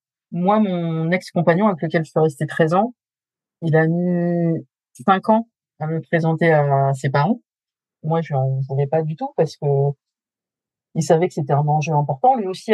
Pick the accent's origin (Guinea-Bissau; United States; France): France; born there; moi, je suis née ici, je suis née en France. En fait, je suis française, moi. Oui, je suis d'origine algérienne, mais je suis française. Je peux vous faire un accent de banlieue, si vous voulez.